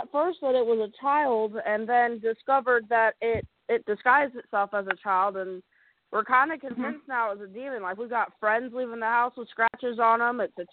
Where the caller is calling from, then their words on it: North Carolina, United States; from North Carolina.